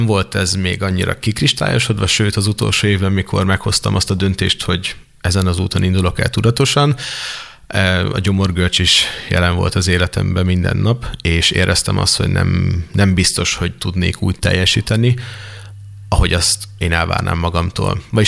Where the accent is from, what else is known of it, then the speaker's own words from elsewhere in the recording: Nyíregyháza, Szabolcs-Szatmár-Bereg, Hungary; born there; also born or lived in Ibrány / Debrecen; nyíregyházi születésű vagyok, úgyhogy nem jöttem messziről. Viszont tanulmányaim Debrecenbe vittek a középiskolában. Középiskolai éveket Debrecenben töltöttem, a református gimnáziumban